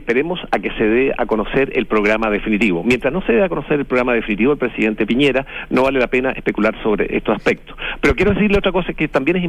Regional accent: Chile; nosotros como chilenos y como país

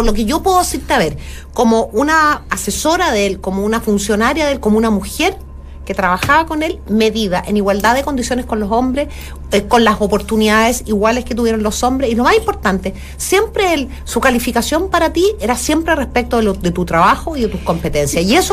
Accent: Chile; born there; hay dos Chiles, el Chile donde nací yo

